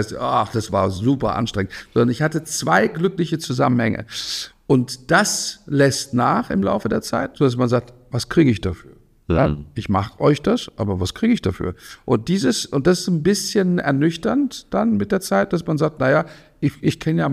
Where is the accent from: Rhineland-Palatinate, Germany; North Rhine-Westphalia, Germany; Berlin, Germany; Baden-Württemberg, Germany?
Rhineland-Palatinate, Germany; Mainz; now in Hesse, Germany